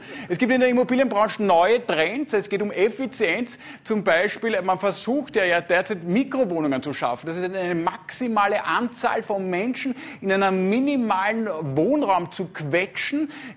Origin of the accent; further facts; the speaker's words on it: Austria; Man hat ja oft Angst, gerade als Österreicher, wir haben immer Angst.